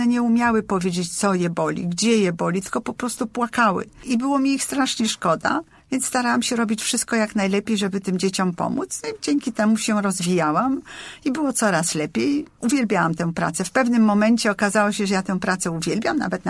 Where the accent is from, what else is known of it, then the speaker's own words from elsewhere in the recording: Gdynia, Pomeranian Voivodeship, Poland; also born or lived in Warsaw / Berlin; W Warszawie się urodziłam, ale ja się właściwie wychowywałam u babci w Gdyni i jestem wielką fanką Trójmiasta i tam też zaczęłam chodzić do szkoły podstawowej. Ale potem mieszkałam przez wiele lat w Warszawie. W Warszawie również studiowałam. Potem wyjechałam do Niemiec